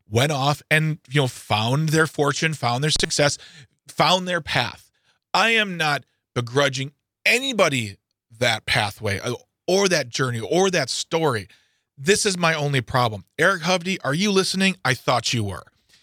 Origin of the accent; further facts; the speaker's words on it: Wisconsin, United States; No, I'm from Wisconsin.